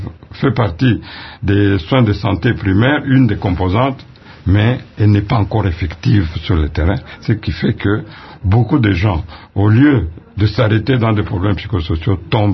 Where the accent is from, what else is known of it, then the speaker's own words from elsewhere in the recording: DR Congo; ici chez nous au Congo